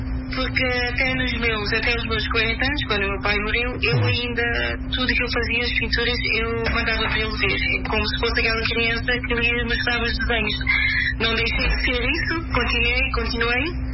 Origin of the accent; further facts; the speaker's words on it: Cape Verde; porque sou cabo-verdiana e gosto muito.